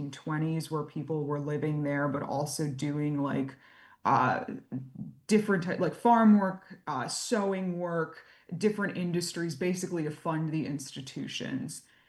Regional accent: New York, United States; now in Connecticut, United States; So I'm not from Connecticut originally. I'm from New York, and I knew nothing about the Mansfield Training School.

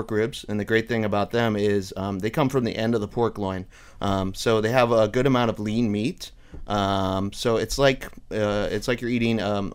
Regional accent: the South, United States; I'm from the South, so I'm a big Southern sides kind of guy.

